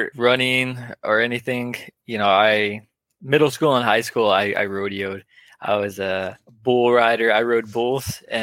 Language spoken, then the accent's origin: English; Lachi, Arizona, United States; I'm from the Navajo Nation, born and raised in northern Arizona. I grew up in Lachi, Arizona. I was born in Tuba City, Arizona, and I call northern Arizona home.